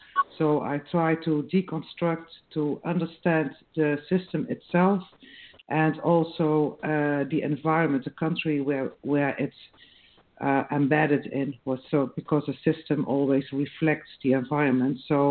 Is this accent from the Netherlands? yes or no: yes; Netherlands; I come from the Netherlands.